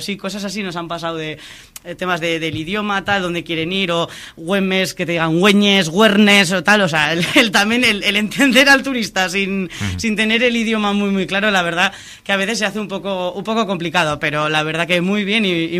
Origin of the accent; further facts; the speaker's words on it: Pamplona, Navarre, Spain; Yo soy pamplonesa.